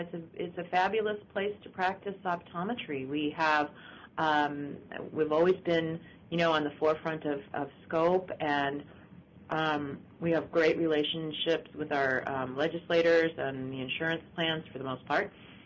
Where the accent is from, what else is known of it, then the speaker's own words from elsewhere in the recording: San Diego, California, United States; also born or lived in Yokohama, Japan; I grew up in, well, basically in San Diego, California, although I was a Navy brat. So I didn't really move out of the country all that much. I started school in Japan, in Yokohama, so spent a couple of years there